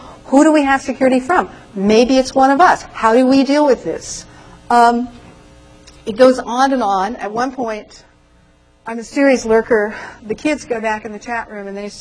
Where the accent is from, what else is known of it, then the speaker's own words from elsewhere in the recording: United States; I'm an American. We're mercenary.